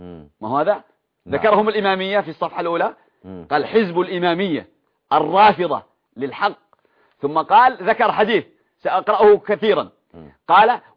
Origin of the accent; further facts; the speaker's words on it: Yemen; حتى عندنا في اليمن، وهذا شيء جديد جدا